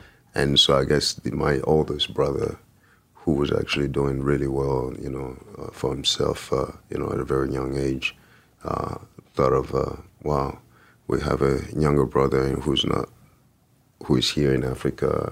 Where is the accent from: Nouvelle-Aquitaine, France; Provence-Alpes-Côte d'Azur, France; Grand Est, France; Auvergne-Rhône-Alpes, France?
Auvergne-Rhône-Alpes, France; Lyon; English is a second language; growing up in France and thinking that I knew better.